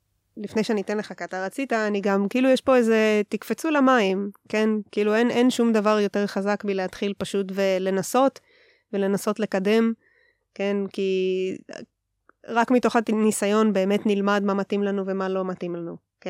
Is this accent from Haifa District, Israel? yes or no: yes; Haifa, Haifa District, Israel; אני מקריית חיים.